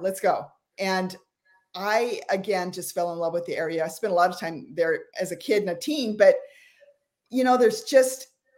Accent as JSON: {"language": "English", "town": "Sun Valley", "region": "Idaho", "country": "United States", "tie": "born or raised there", "said": "Our trip to Wyoming was almost like my home state. I grew up in Sun Valley, Idaho area."}